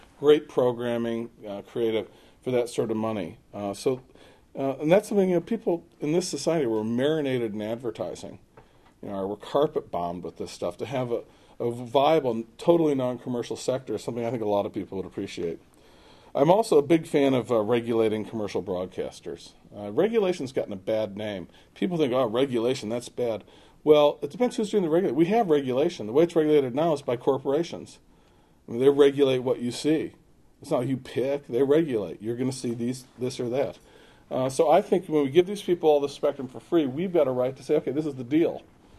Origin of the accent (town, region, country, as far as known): Wisconsin, United States